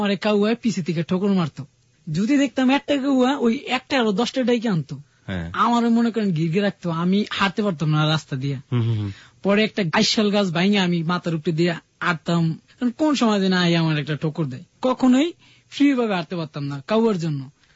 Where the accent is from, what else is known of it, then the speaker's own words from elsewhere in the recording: Madaripur, Dhaka Division, Bangladesh; আমার দেশের বাড়ি মাদারীপুর, আমি ওইখানেই থাকি আমার বাবা মার সাথে।